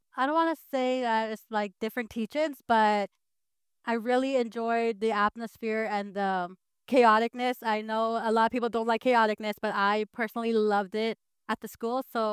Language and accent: English; Canada; We are Plains Cree from Treaty 6 of Canada.